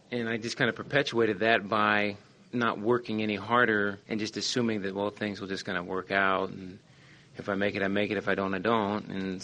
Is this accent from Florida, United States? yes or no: no; Cincinnati, Ohio, United States; I grew up in Cincinnati. Was drafted out of high school in the first round and have been playing professional baseball for the last 14 years.